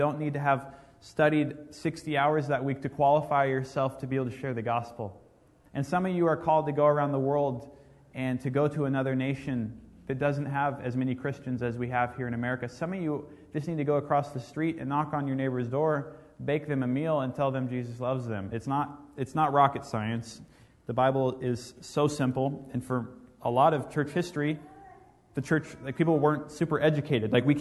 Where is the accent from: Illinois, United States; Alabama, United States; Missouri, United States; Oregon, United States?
Oregon, United States; also born or lived in Ecuador; now in San Diego, United States; Here we are in San Diego. I grew up in Oregon. I was a missionary in Ecuador.